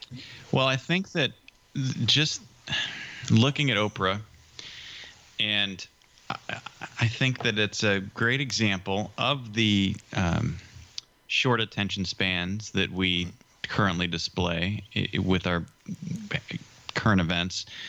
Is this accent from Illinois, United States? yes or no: yes; Chicago, Illinois, United States; Yeah, I grew up in Chicago, and she filmed in Chicago, obviously, no secret there.